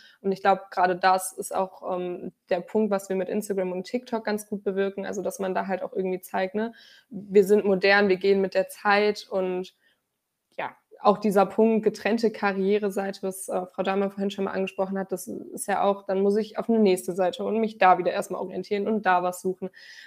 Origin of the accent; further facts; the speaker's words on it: Radevormwald, North Rhine-Westphalia, Germany; Also ich komme auch selber aus Radevormwald und das war ja einem einfach ein Begriff.